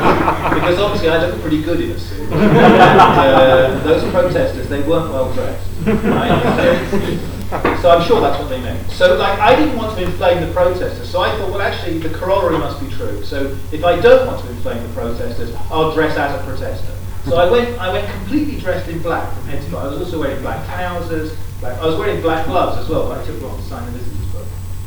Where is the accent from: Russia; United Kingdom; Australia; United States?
United Kingdom; England; Because I'm English, and we don't have any tradition of carrying ID cards or papers.